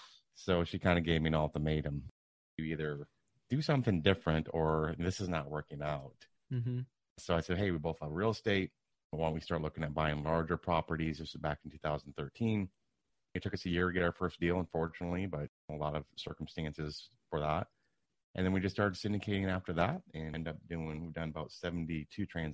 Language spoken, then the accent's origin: English; Michigan, United States; Background-wise, fairly quickly, I grew up in Michigan.